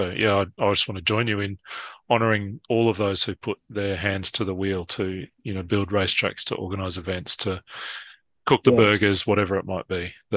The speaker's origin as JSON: {"language": "English", "country": "Australia", "said": "As an Australian, I can tell you that everyone did not do it."}